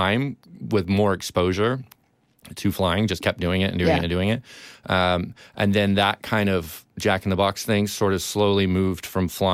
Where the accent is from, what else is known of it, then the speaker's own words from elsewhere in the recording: England, United Kingdom; I've flown. Like, I grew up in England. I flew all the time.